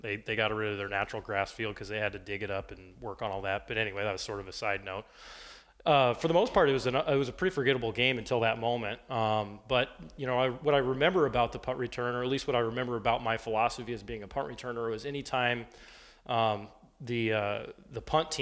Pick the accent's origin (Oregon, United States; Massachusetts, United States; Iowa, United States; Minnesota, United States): Iowa, United States; Ankeny; And it was a big deal to me growing up in Ankeny.